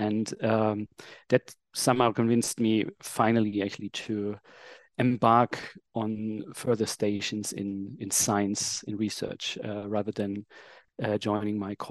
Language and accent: English; Germany; I'm a scientist from Germany.